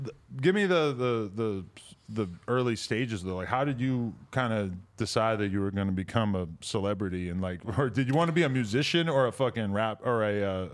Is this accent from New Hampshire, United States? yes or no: yes; New Hampshire, United States; growing up in New Hampshire, it was like, you know, to a certain extent